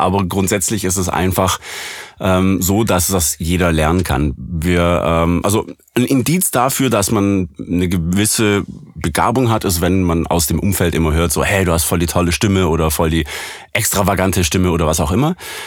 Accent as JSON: {"language": "German", "region": "Baden-Württemberg", "country": "Germany", "accent": "Swabian", "said": "Ich komme aus dem Schwabeländle. Und das dauert schon eine Weile, bis man das los hat."}